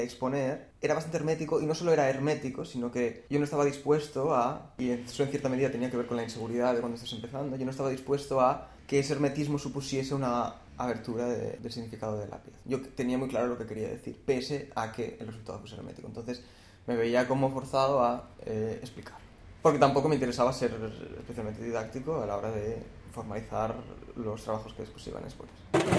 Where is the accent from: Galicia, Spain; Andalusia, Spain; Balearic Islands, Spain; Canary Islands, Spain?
Balearic Islands, Spain; now in Barcelona, Spain; soy artista y desde hace poco también soy editor. Soy de Mallorca, pero he pasado los últimos 8 o 9 años viviendo en Barcelona.